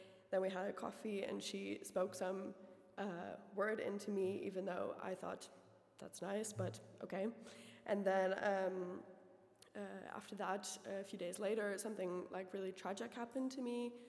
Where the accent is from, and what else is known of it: United States; born or raised there; moved away as an adult; now in Netherlands